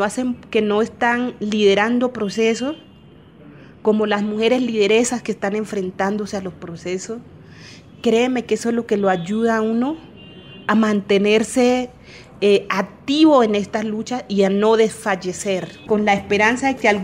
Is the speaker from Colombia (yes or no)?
yes; Condoto, Chocó, Colombia; soy del departamento del Chocó, de la región del San Juan, el municipio de Condoto.